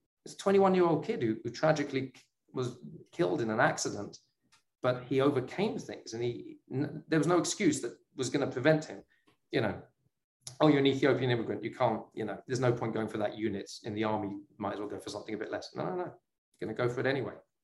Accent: United Kingdom; as a Brit, basketball is not that big a thing growing up

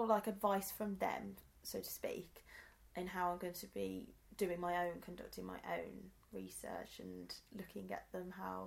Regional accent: King's Heath, West Midlands, United Kingdom; And I'm originally from King's Heath, so the next borough, whatever you want to call it.

